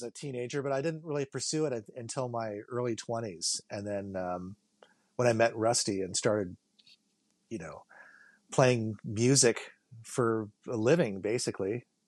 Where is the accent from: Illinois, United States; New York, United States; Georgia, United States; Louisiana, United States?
Louisiana, United States; I grew up in Louisiana, and I lived there for about 10 years, from the age of about 7 to 17, and then I moved back there when I was 21, and I was living in the French Quarter